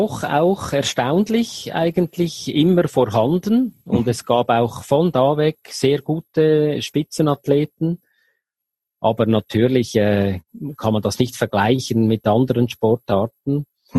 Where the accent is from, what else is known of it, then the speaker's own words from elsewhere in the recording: Baar, Zug, Switzerland; ich komme aus der Zentralschweiz, genauer aus Baar, das ist bei Zug, am schönen Zugersee, zwischen Luzern und Zürich.